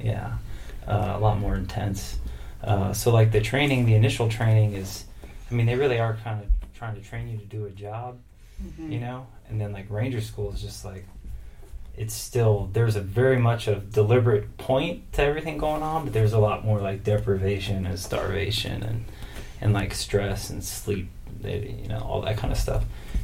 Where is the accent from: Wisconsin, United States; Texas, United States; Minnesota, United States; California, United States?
Texas, United States; South Texas.